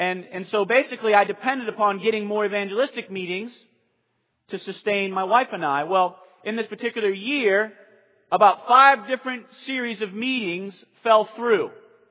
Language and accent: English; Maine, United States; I mean, I'm from the old school. I'm from Southern Maine, okay?